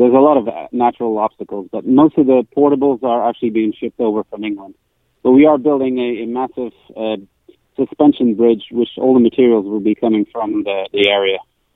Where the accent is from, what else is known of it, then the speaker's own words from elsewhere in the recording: Belgium; Yeah, so actually I grew up in Belgium. My dad organizes a 1-2-3 star since 1980, and I was born in 1980